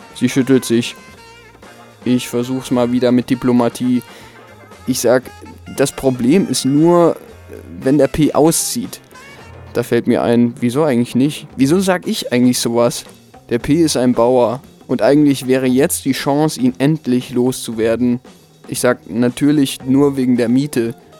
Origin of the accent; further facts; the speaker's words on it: Southern Germany, Germany; Süddeutscher, korrigiere ich. Wir kommen aus Süddeutschland.